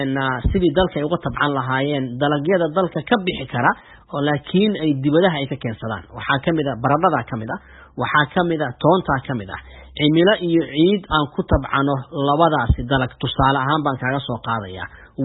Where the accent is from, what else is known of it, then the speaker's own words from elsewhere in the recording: Bariire, Lower Shabelle, Somalia; aan ka soo jeedo qoys beeraley ah waxaan ku dhashay aan ku soo barbaaray deegaan lagu magacaabo Bariire oo ka tirsan gobolka Shabeelaha Hoose